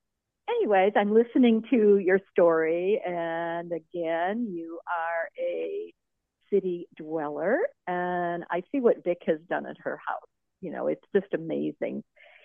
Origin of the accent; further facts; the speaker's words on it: Michigan, United States; and I came from Michigan. In fact, that's where I'm at right now, and it's been raining all day.